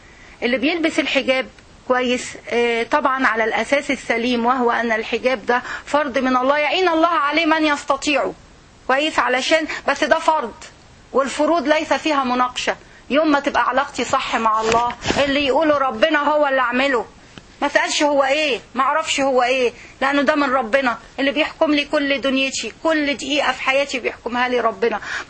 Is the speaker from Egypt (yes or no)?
yes; Egypt; now in United States; مصر هي أمي نيلها هو دمي